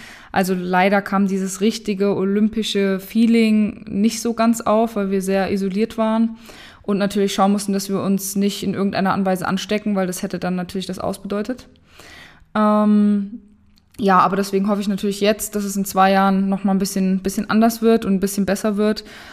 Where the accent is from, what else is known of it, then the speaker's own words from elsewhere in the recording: Wiesbaden, Hesse, Germany; born there; ich bin 26 Jahre alt und bin auch gebürtige Wiesbadenerin.